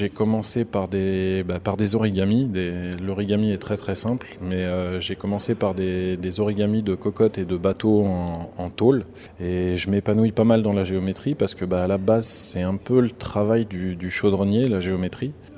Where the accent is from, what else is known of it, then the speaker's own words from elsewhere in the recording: Hauts-de-France, France; moi je viens de Ensovillé à côté de Beauvais. Dans l'Oise.